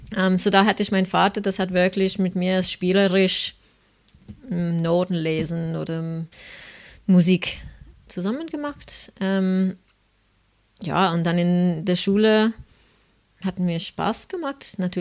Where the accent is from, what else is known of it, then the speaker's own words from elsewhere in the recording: Queensland, Australia; German is a second language; now in Germany; Eigentlich in Australien, in Queensland, wo ich herkomme